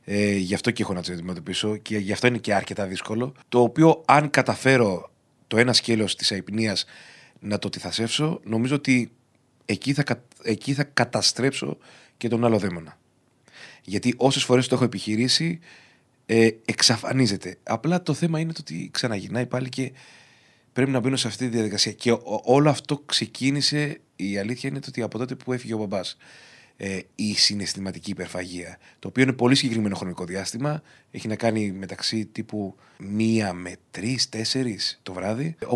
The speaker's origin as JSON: {"language": "Greek", "town": "Agrinio", "region": "Western Greece", "country": "Greece", "said": "Παρασκευή θα είμαι στην πατρίδα μου στο Αγρίνιο"}